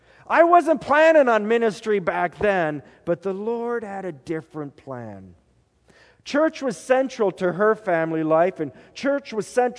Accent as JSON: {"language": "English", "town": "Decorah", "region": "Iowa", "country": "United States", "tie": "born there", "said": "And even though I never lived in Decorah, Iowa, I was born in Decorah, Iowa."}